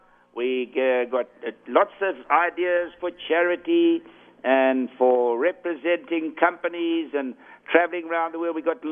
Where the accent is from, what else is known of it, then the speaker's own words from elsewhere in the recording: South Africa; that's the punishment that I've got to take as a South African.